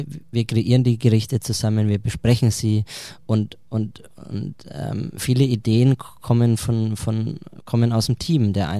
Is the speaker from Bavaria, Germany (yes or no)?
yes; Heroldsberg, Bavaria, Germany; habe ich tatsächlich in meinem Heimatort in Heroldsberg, das ist hier gleich um die Ecke